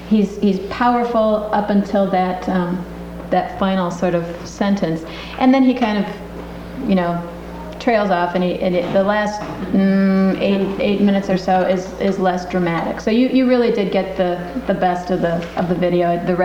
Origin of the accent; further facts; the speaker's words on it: St. Paul, Minnesota, United States; We're from St. Paul, Minnesota.